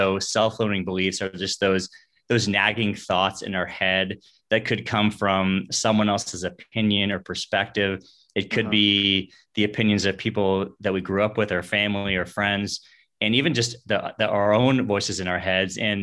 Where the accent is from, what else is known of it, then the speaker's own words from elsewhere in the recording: California, United States; So I grew up in Northern California.